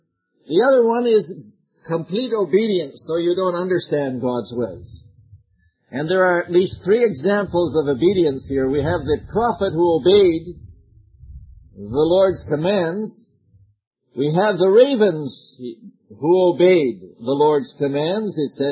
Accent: Canada; I was brought up in Canada, of course, and my poetry would be different from yours, I'm sure.

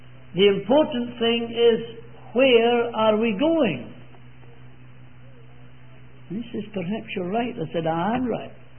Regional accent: Scotland, United Kingdom; No, sir, I'm not Irish. So I came from Scotland.

